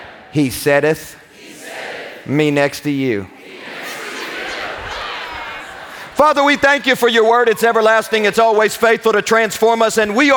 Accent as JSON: {"language": "English", "region": "Kentucky", "country": "United States", "said": "Because I often confuse the two words, being from Kentucky and all."}